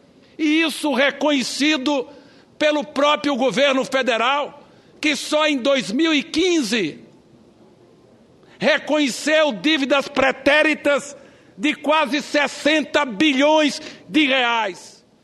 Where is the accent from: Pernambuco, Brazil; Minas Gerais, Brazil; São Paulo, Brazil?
Pernambuco, Brazil; Eu sou de Pernambuco, eu sou da terra de Luiz Inácio Lula da Silva, eu sou senador de Pernambuco, eu sou do Partido Socialista Brasileiro